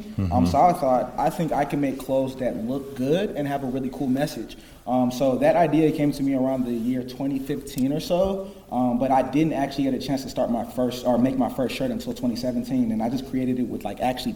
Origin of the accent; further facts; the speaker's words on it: Nigeria; I guess being Nigerian really helped a lot.